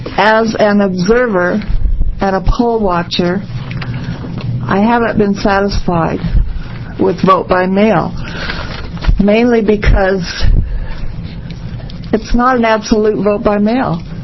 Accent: Hillsboro, Oregon, United States; I'm from Hillsboro, Oregon.

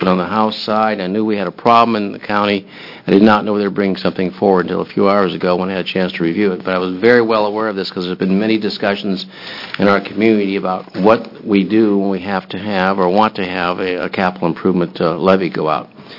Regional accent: Medford, Oregon, United States; District 3, Southern Oregon, and this is my hometown, the Medford area.

